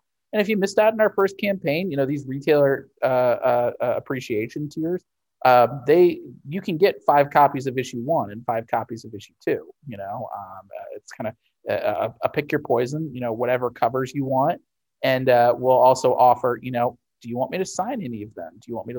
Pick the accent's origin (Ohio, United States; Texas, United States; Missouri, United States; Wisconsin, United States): Missouri, United States; St. Louis; We're going to be setting something up with a Fantasy Shop in St. Louis, my hometown store.